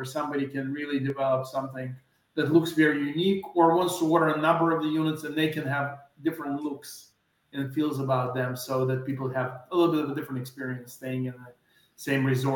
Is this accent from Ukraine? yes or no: yes; Ukraine; I'm myself from Ukraine and I've been around the world.